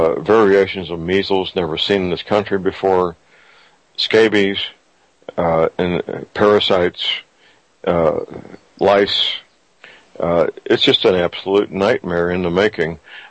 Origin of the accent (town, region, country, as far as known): St. Louis, Missouri, United States; born or raised there